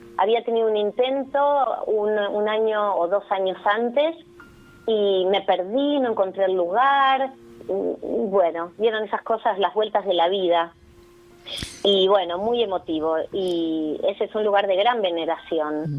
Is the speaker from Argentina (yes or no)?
yes; Argentina; yo vengo desde la Argentina, no me hice semejante viaje